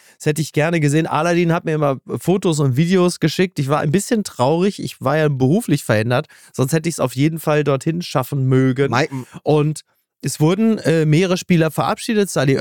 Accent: Basel, Basel-Stadt, Switzerland; also ich sag's jetzt als Basler

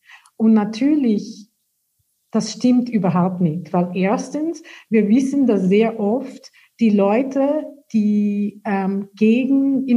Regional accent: India; German is a second language; In meiner Heimat Indien, die Ureinwohner kämpfen gegen Kohlenminen.

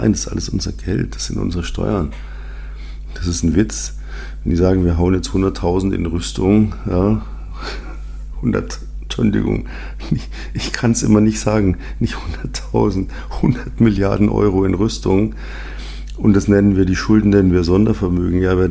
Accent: Munich, Bavaria, Germany; Ich bin ja in München aufgewachsen.

